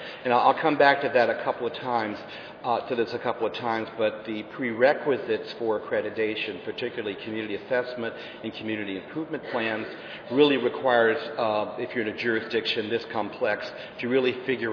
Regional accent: California, United States; even though we're all from California.

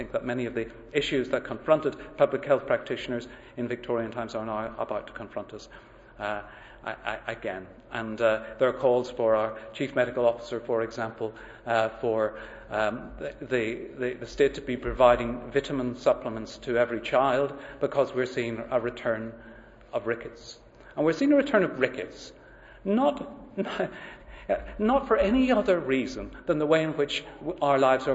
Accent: Ireland; I'm Irish, as you might have guessed

